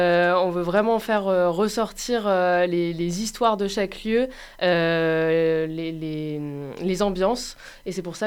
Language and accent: French; Amiens, Hauts-de-France, France; Oui, donc nous, on vient du nord de la France, on vient d'Amiens.